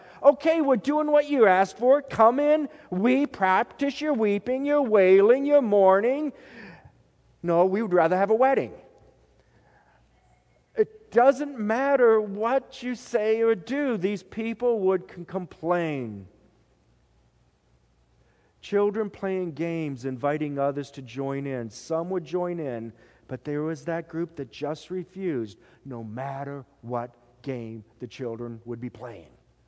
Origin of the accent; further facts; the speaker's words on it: Decorah, Iowa, United States; born there; And even though I never lived in Decorah, Iowa, I was born in Decorah, Iowa.